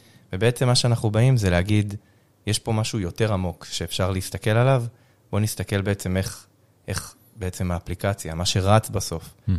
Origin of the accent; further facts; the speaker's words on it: Holon, Tel Aviv District, Israel; אני במקור מחולון, עיר הילדים.